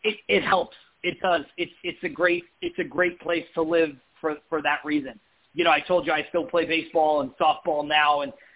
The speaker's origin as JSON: {"language": "English", "town": "Brooklyn", "region": "New York", "country": "United States", "tie": "born or raised there", "lives_now": "Los Angeles, United States", "said": "I'm a New Yorker through and through, from Brooklyn, lived there for the first 33 years of my life, and now I live in Southern California in Los Angeles."}